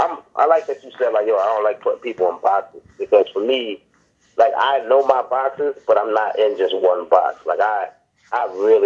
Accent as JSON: {"language": "English", "country": "Jamaica", "said": "But yeah, then I'm also Jamaican, so like I listen to a lot of reggae music."}